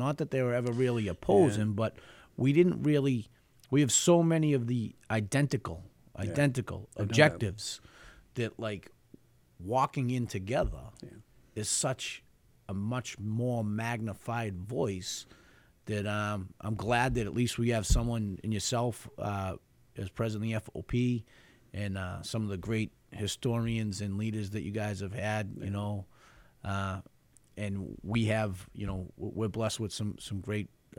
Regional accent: Boston, Massachusetts, United States; when I grew up in Boston, was like hitting the lottery

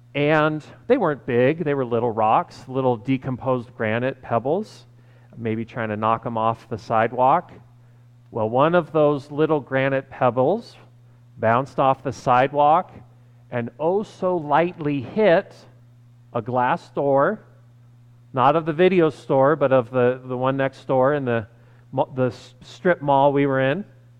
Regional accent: Sedona, Arizona, United States; especially if you're in the high desert, like I was growing up in Sedona, Arizona.

